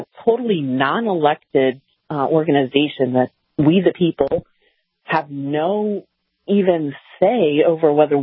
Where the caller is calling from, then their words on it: Delaware, United States; I'm calling from Delaware.